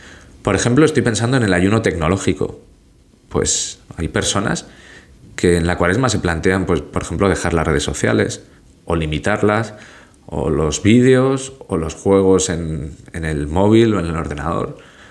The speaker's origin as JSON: {"language": "Spanish", "country": "Spain", "said": "En mi país, en España, son solo los viernes de cuaresma."}